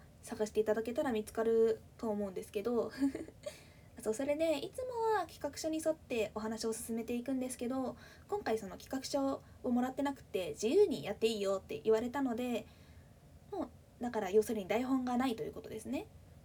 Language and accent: Japanese; Fukuoka, Japan; accent: Hakata dialect; 出身地は福岡です。博多弁がたまに出ちゃうかもしれないんですけど許してください。今回は標準語で喋らせていただこうと思ってます。